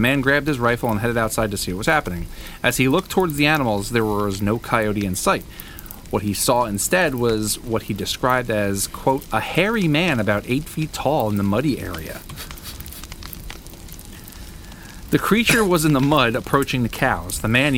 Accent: New Jersey, United States; I come from New Jersey, where everybody knows where everything is because it's this big.

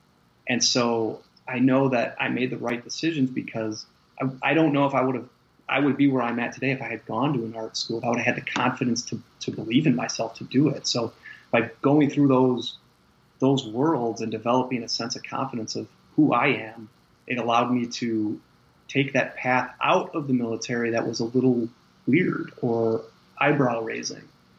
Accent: Chicago, Illinois, United States; when I was a kid growing up in Chicago being a Cubs fan

